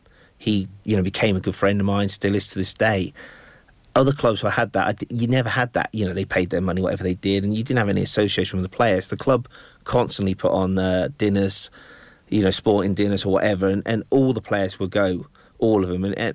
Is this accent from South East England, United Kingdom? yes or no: yes; Bicester, South East England, United Kingdom; also born or lived in Lincoln; uprooting from my hometown of Bicester, bought a house in Lincoln.